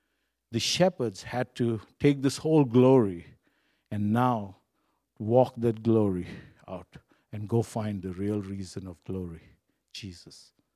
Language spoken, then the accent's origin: English; Mumbai, Maharashtra, India; I grew up in Bombay, right? And so we had a colony, and so we had like 5 buildings facing each other, right? And we lived on the 3rd story.